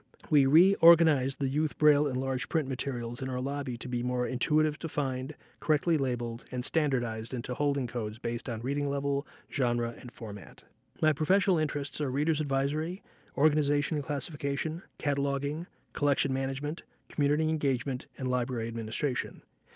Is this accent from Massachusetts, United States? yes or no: no; Sun Valley, Idaho, United States; now in Seattle, United States; the community library in Sun Valley, Idaho, my hometown of 7 generations, before moving back to Seattle